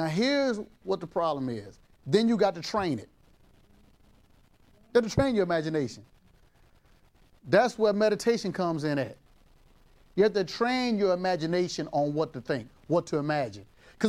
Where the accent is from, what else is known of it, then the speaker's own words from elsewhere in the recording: Louisiana, United States; We're from Louisiana. Man, we ain't never saw no stuff like that.